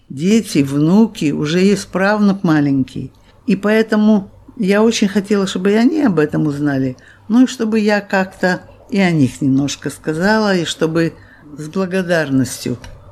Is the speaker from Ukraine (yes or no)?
yes; Crimea, Ukraine; Я же из Крыма и знаю хорошо эту историю войны 1853-56 года.